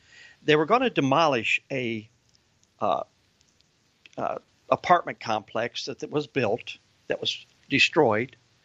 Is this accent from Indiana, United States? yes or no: yes; Fort Wayne, Indiana, United States; And I'm from Fort Wayne, Indiana.